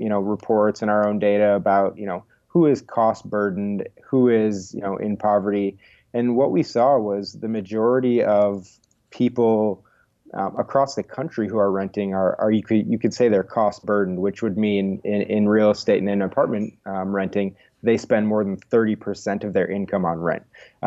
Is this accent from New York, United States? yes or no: no; Milwaukee, Wisconsin, United States; I grew up in Milwaukee and lived there for the first 18 years of my life.